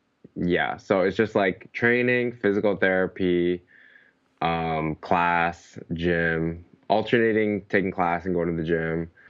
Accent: New York, United States; I grew up on Long Island, New York, Suffolk County, hour and 15 minutes on the Long Island Railroad.

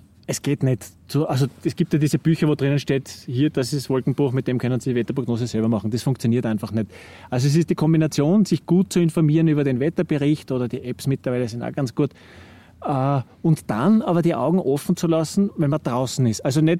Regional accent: Stockerau, Lower Austria, Austria; Ski-Expressfahrt hat das bei uns in Stockerau geheißen.

